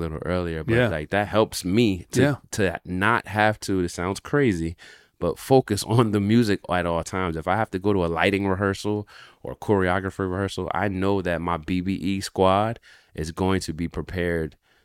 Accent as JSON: {"language": "English", "town": "Willingboro", "region": "New Jersey", "country": "United States", "tie": "born or raised there", "said": "growing up in Willowboro, New Jersey"}